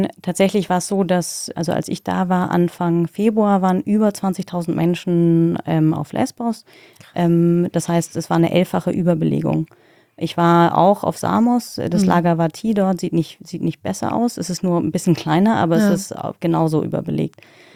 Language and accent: German; Germany; okay, ich bin Deutsche, ich bin sogar von Haus aus Juristin.